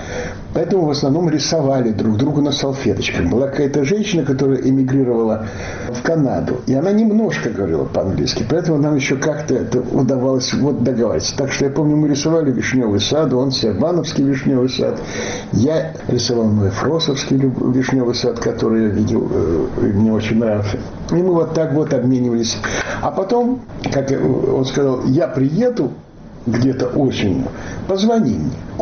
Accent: Ukraine; Потому что я вырос на Украине, конечно. Нам преподавали украинский язык, и я говорил по-украински. Конечно, не так хорошо, потому что уже забывается язык так, но понимаю, разговариваю.

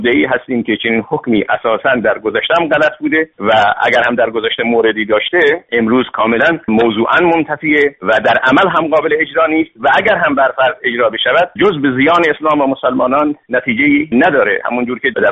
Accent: Iran; بنابراین همه ما ایرانی هستیم و باید تلاش بکنیم که انشالله آیندهمون و فردای ایرانمون بیشتر ملتزم به آزادی‌های فردی

